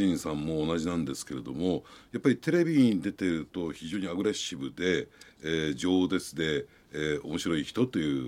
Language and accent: Japanese; Adachi, Tokyo, Japan; 私もですね、足立区出身なんですが、同じ足立区出身ということもあって